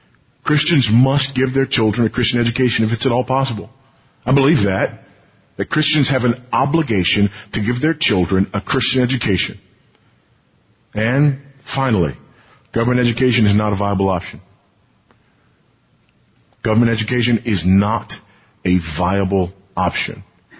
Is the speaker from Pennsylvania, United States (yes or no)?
no; California, United States; Reason being, I did grow up in the South, in a different South. I grew up in Southern California.